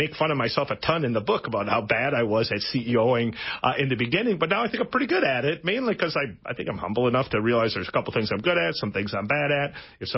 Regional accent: Oshkosh, Wisconsin, United States; I grew up in Oshkosh, Wisconsin. I'm not a kid of privilege, not a kid of money

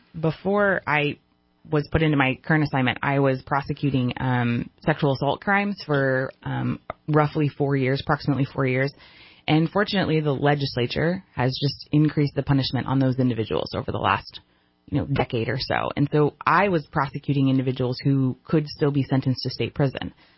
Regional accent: California, United States; I grew up in Shasta County.

